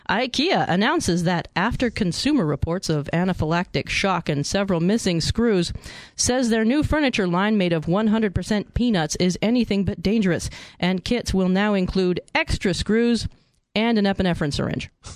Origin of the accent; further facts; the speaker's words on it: Canada; I'm Canadian. We're like lame, kind of.